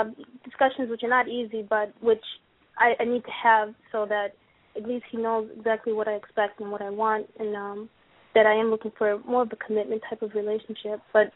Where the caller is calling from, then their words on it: New York, United States; I'm calling from D.C. Or actually, I'm in Long Island now, but the number is D.C.